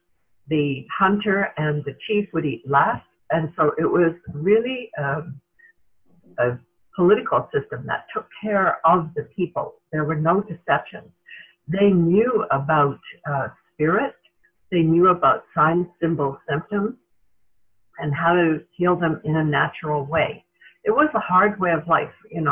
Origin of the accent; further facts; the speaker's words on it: England, United Kingdom; born there; I was born in England immediately after the Second World War